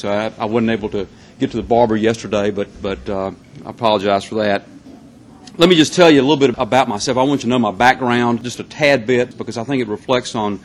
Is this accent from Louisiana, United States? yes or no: yes; Minden, Louisiana, United States; My mother was from Shreveport. She married a guy from Minden, my father, and I grew up in Minden. They lived in Minden. My father ran a hardware store in the city of Minden.